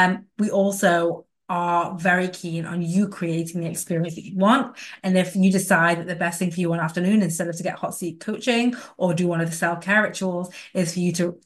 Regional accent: Manchester, North West England, United Kingdom; I am inviting you to come to my hometown of Manchester this September.

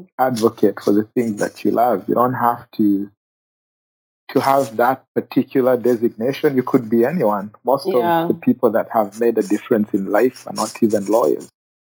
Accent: Kenya; I grew up in Kenya. So I grew up as a refugee in Kenya.

